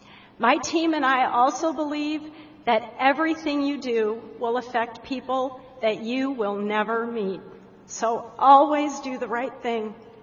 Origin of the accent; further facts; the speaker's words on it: St. Louis, Missouri, United States; I'm from St. Louis, Missouri, and I'm here today with my beautiful family.